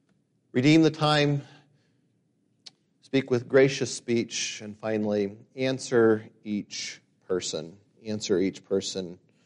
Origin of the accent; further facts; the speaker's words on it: Boise, Idaho, United States; also born or lived in Meridian; I grew up in Boise and Meridian.